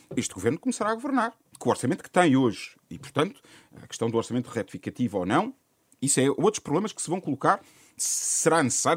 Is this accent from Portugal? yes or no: yes; Portugal; acho que como português, aqui não é militante